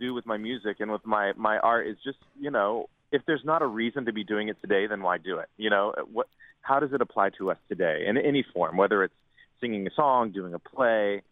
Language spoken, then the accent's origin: English; Austin, Texas, United States; Growing up in Austin, Texas, you know, we had so much access to live music, whether it was blues or country or bluegrass.